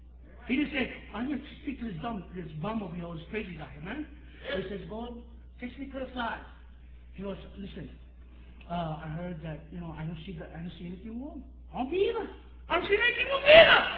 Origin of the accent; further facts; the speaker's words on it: New York, United States; Knowing me, I'm from New York, you know, he don't know me.